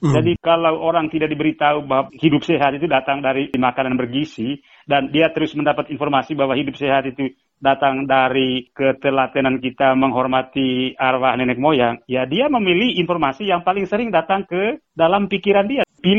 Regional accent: East Nusa Tenggara, Indonesia; kami orang NTT itu terlalu berharap pada sesuatu

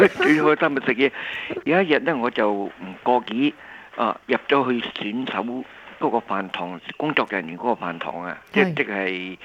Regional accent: Zhongshan, Guangdong, China; 因为我是中山的

